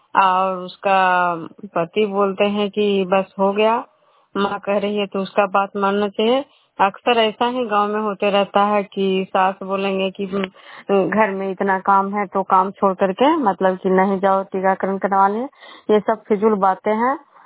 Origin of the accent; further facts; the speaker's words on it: Vishnupur, Bihar, India; मैं विष्णुपुर ग्राम खैरा पंचायत नालंदा जिला नगरनौसा प्रखंड के निवासी हूँ।